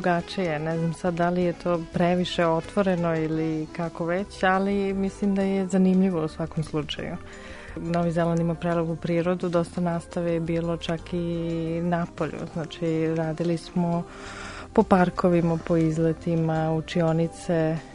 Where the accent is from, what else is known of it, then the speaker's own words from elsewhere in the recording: Belgrade, Serbia; born there; Ja sam rođena u Beogradu, ali u svoju školu, znači od malih nogu sam tamo.